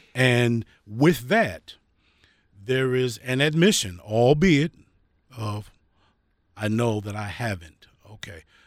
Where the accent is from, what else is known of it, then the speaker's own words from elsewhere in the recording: New Jersey, United States; now in Wilmington, United States; I'm a transplant from Jersey, as you know, moved down to Wilmington, Delaware.